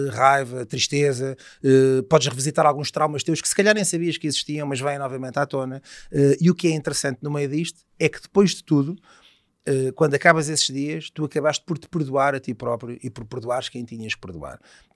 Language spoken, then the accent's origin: Portuguese; Oeiras, Lisbon, Portugal; portanto eu sou de Oeiras, ela morava em Carcavelos, combinámos um encontro e tal.